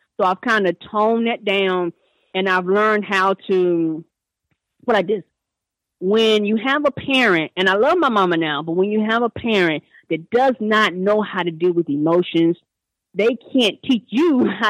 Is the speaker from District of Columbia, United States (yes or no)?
no; Albany, New York, United States; born there; I was born 1979, April the 2nd, 1979. I was born in Albany, New York.